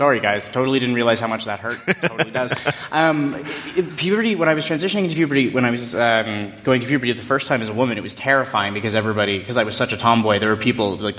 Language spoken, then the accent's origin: English; Lethbridge, Alberta, Canada; I grew up in Alberta my entire life. I was born in Lethbridge, a little primarily Mormon and seniors populated town about 2 hours south, very windy. I grew up there